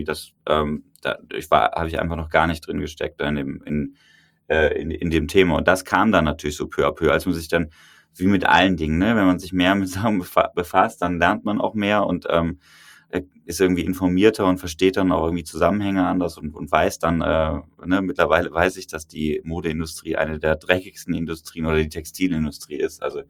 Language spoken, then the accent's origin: German; Cologne, North Rhine-Westphalia, Germany; als Kölner Jung